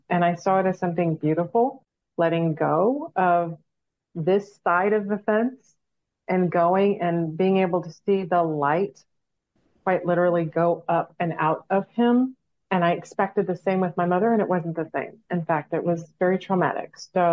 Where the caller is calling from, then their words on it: Austin, Texas, United States; So I'm dialing in from Austin, Texas.